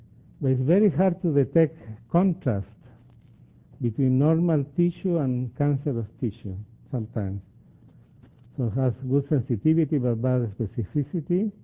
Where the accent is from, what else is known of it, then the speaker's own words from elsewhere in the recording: Chile; I come from Chile originally